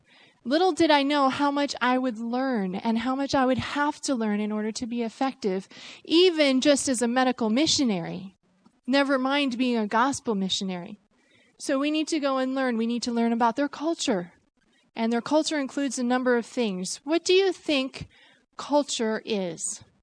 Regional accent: Vermont, United States; I grew up in Vermont, and none of my family had really been out of the States.

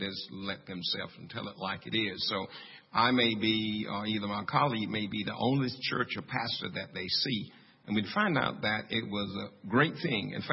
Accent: New York City, New York, United States; I'm from New York City.

